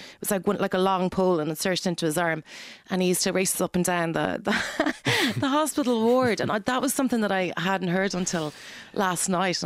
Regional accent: Ireland; born there; because I was born in Ireland.

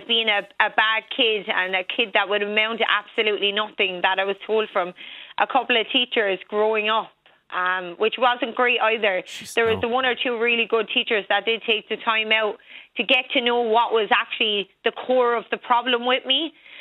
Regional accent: Carrigeen, Ireland; because unfortunately I'm from Carrigeen, the wilderness

